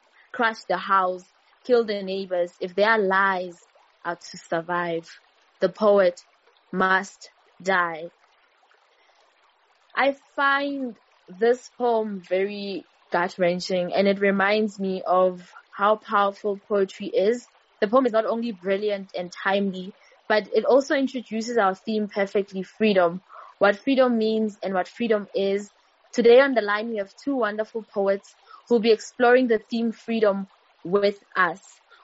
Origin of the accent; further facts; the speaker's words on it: Mamelodi, Gauteng, South Africa; I am currently connecting from Mamelodi, my hometown.